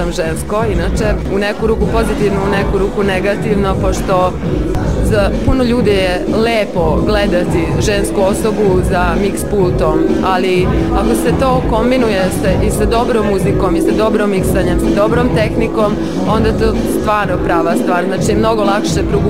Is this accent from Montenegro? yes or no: no; Subotica, Vojvodina, Serbia; dolazim iz Subotice.